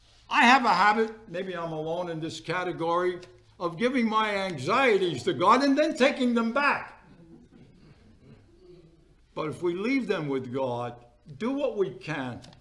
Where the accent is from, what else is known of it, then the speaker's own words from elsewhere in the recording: Brooklyn, New York, United States; And I grew up in Brooklyn, two-story building. Downstairs, my dad had his the shop.